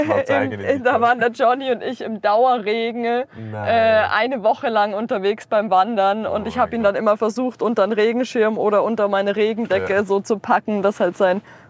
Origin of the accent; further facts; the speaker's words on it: Coburg, Bavaria, Germany; born there; now in Munich, Germany; also geboren bin ich in Coburg, in Unterfranken